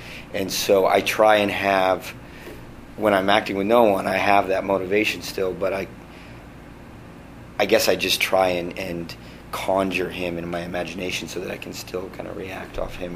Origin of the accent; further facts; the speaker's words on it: Palo Alto, California, United States; that was actually shot in my hometown in Palo Alto.